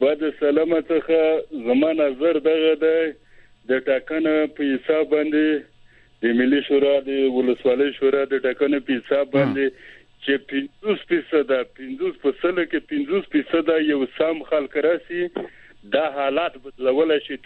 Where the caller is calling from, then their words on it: Tehran, Tehran Province, Iran; د ایران تهران څخه ټلیفون پلی کوم،